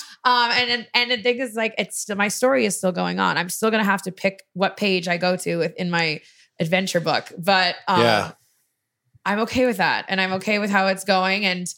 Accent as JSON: {"language": "English", "country": "Canada", "said": "she was American, I'm Canadian."}